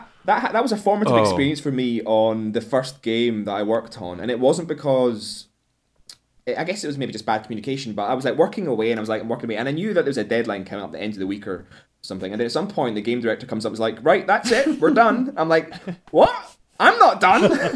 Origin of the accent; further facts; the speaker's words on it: Scotland, United Kingdom; I'm Scottish and shouty as it stands